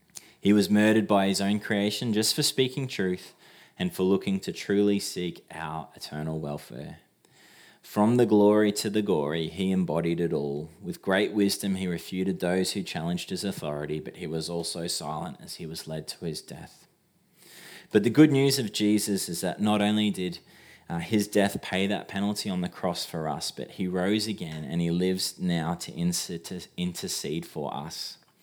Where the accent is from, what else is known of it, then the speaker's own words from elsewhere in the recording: Australia; Sure, I'm Australian